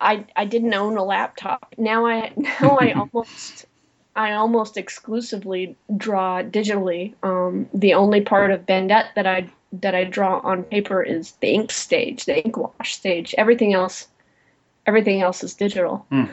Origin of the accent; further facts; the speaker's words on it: Iowa, United States; I grew up in Iowa, so I figured I might as well want to be an astronaut.